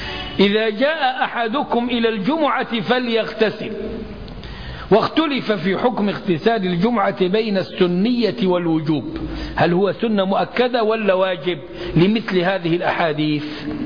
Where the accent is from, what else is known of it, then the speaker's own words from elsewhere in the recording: Egypt; الناس عندنا في مصر